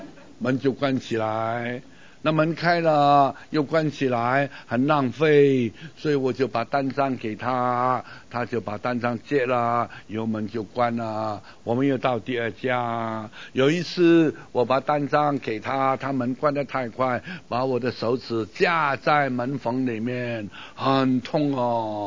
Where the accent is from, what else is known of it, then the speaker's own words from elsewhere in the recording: Hong Kong; moved away as an adult; now in Singapore; 就坐船离开香港，离开我长大的地方，到新加坡传道。